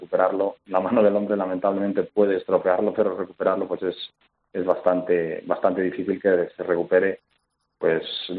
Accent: Losadilla, Castile and León, Spain; el fuego se da la casualidad que se originó en mi pueblo, en Losadilla

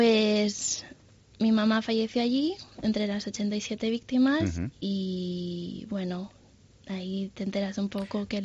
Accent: Valencia, Valencian Community, Spain; Me escucharon el acento, ah, que de dónde eres, y yo, uy, pues de Valencia

